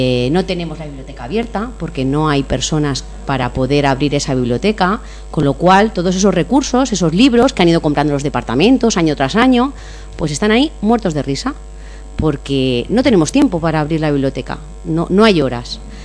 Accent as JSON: {"language": "Spanish", "town": "Leganés", "region": "Community of Madrid", "country": "Spain", "said": "soy de Leganés, con lo cual, pues bueno, conozco la zona, me gusta trabajar aquí porque estoy rodeada de mi gente."}